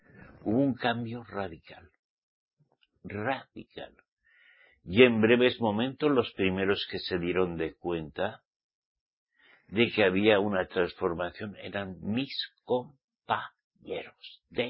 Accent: Basque Country, Spain; en mi tierra, yo soy vasco, ¿saben? Soy vasco. Ahí, del norte.

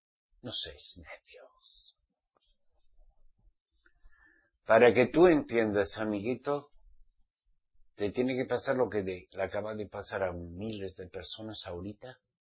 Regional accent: Spain; Mi pueblo son los de habla hispana, sí, porque soy español.

